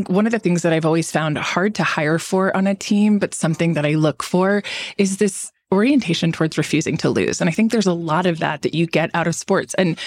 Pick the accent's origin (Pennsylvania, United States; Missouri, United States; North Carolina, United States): Missouri, United States; St. Louis; It wasn't like I had high exposure growing up in St. Louis to runway shows or anything like that.